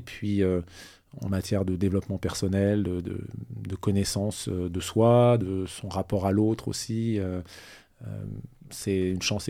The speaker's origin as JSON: {"language": "French", "region": "Occitanie", "country": "France", "tie": "born there", "said": "j'ai aujourd'hui, faut le dire, 54 ans. Je suis né en 1969 dans l'Aveyron. Du fait de mes attaches familiales maternelles, qui est du Tarn, ma maman."}